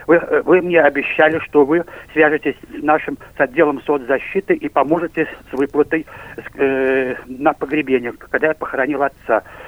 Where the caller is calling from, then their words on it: Pskov Oblast, Russia; Я звоню вам из Красногородского района.